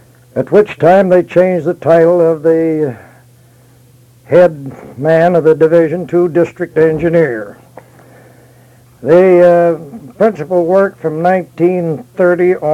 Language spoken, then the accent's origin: English; Seattle, Washington, United States; moved away as an adult; also born or lived in Indiana; now in Alaska, United States; Well, I was born in Indiana, up there as a youngster, and came to Seattle, Washington, where I attended elementary school and high school and college